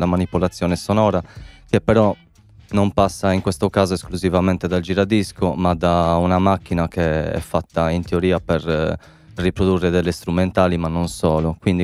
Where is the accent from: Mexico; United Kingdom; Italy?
Italy; Terralba, Sardinia; now in Cagliari, Italy; Io diciamo che abito a Cagliari, ma non sono di Cagliari, sono terralbese, però abito nella zona di San Michele già da diversi anni